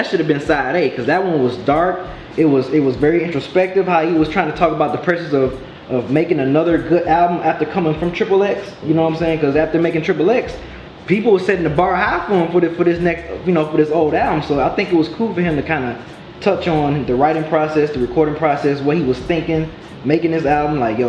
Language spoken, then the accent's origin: English; Detroit, Michigan, United States; This is where I was made to be. I'm from Detroit. This is where I grew up. This is my hardship.